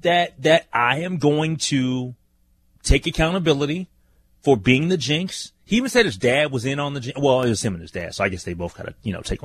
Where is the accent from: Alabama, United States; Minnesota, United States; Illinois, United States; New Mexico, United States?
Minnesota, United States; Because I'm a Minnesotan. I grew up a Twins fan.